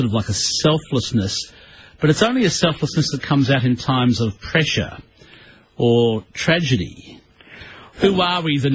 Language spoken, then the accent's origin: English; Australia; we're Aussies, and we're somehow different.